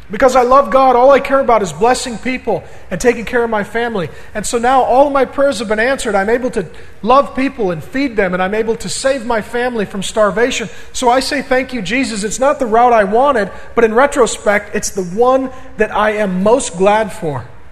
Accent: Grand Forks, North Dakota, United States; now in Seattle, United States; Right, I came from Grand Forks, North Dakota. There's nothing there but red potatoes, rednecks, country music, and misery.

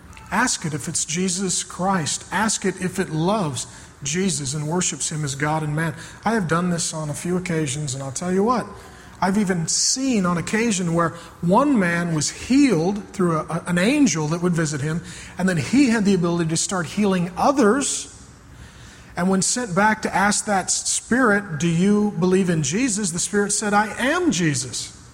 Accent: SeaTac, Washington, United States; I grew up down in SeaTac in a rough area, and you needed a big brother.

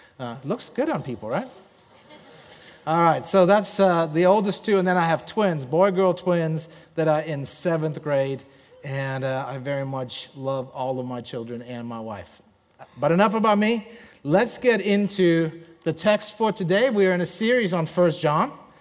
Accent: Germany; accent: German; English is a second language; I am originally from Germany, and actually drove a tank in the German army. So what you're hearing is a German accent.

